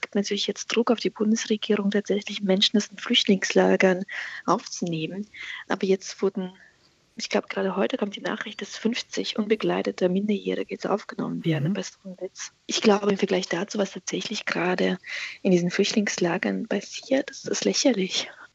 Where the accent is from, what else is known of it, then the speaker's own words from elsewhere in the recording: Azerbaijan; Ich bin im Kaukasus aufgewachsen, in Aserbaidschan, während des Zusammenbruchs der UdSSR